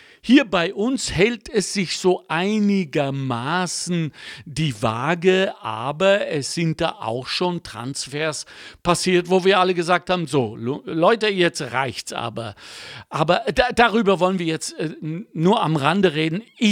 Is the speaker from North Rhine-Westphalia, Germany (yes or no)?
yes; Lünen, North Rhine-Westphalia, Germany; Ich komme aus dem Ruhrgebiet. Ich bin am Ortsrand von Dortmund aufgewachsen, in Lünen.